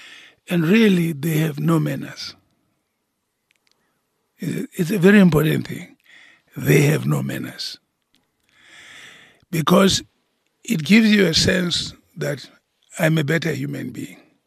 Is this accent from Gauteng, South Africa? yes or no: no; Kroonstad, Free State, South Africa; We lived, I mean, I grew up in Kroonstad, and there were so many of us, you know, families that were mixed, actually.